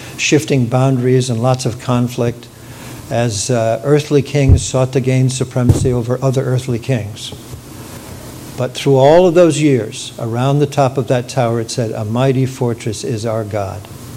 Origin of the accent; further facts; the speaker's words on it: England, United Kingdom; born there; I was born in England. Technically, we were members of the Church of England.